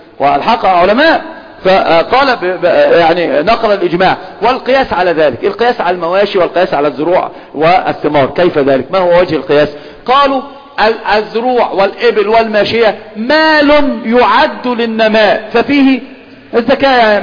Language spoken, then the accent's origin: Arabic; Egypt; إحنا عندنا في مصر في شيء كلمة حلوة جدا بيقولوها التجار.